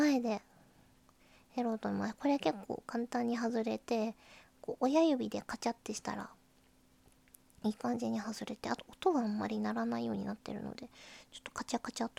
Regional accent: Kansai, Japan; 出身は関西です。

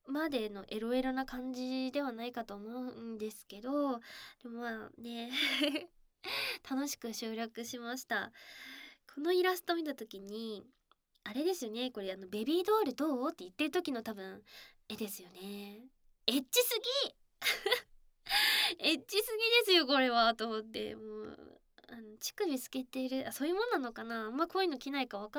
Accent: Fukuoka, Japan; なおかつ私福岡出身なので、

